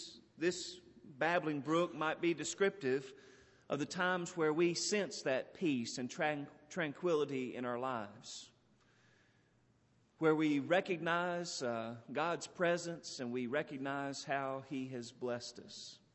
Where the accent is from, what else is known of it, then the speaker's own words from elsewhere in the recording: Texas, United States; Perhaps it's because I grew up in Texas where there weren't many babbling brooks.